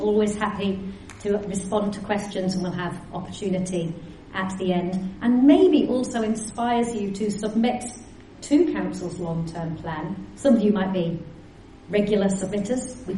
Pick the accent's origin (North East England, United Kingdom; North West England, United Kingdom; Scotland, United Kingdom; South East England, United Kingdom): North East England, United Kingdom; now in Palmerston North, New Zealand; Because you might have gathered from my accent that I am not from round these parts originally. I know, it's well masked. 20 years of being in New Zealand and I still sound like I've just flown in from the northeast of England.